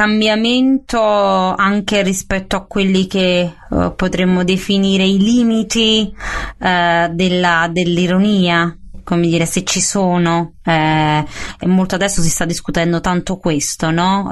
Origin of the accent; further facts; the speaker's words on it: Naples, Campania, Italy; Sì, sì, lo dico da napoletana, concordo